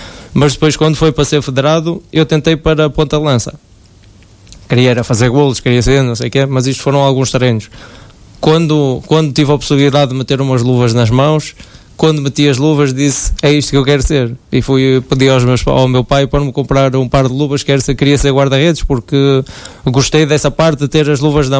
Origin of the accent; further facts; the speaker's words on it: North, Portugal; como estamos aqui, somos do Norte e temos o clube no coração